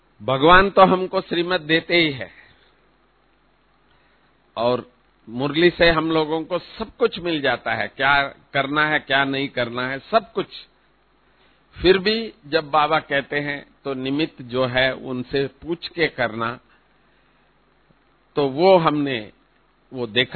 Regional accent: South India, India; मैं वैसे भी साउथ से हूं, दक्षिण से हूं

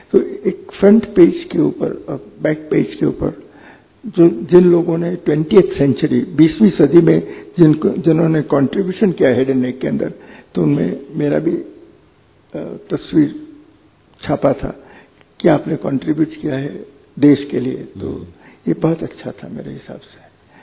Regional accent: Palanpur, Gujarat, India; और उस समय पालनपुर के अंदर जहाँ मेरा वतन था वहाँ पानी बहुत कम होता था

